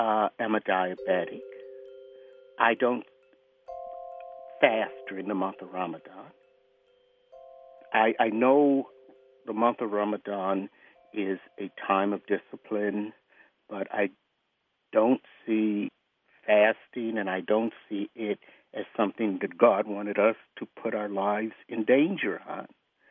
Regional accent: Derwood, Maryland, United States; I'm from Durwood, Maryland.

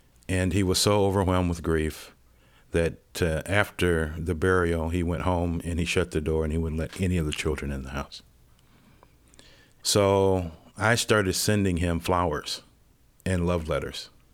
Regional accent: Cleveland, Ohio, United States; You know, I grew up in Cleveland, Ohio. If I'd have been operating out of that mindset of my youth

